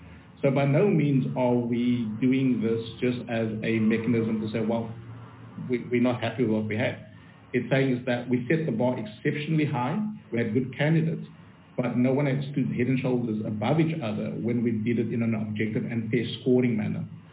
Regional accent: South Africa; I think if we look at South Africans and how we all rallied to clean up, to help each other

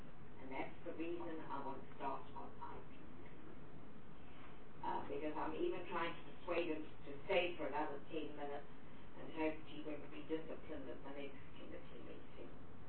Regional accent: Gauteng, South Africa; as I come from Gauteng

